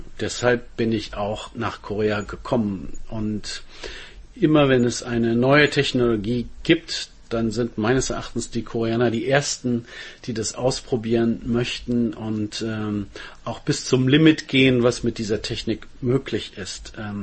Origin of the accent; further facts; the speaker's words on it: Bonn, North Rhine-Westphalia, Germany; tatsächlich hatten wir in Bonn, wo ich aufgewachsen bin, ein Super 8 Entwicklungsstudio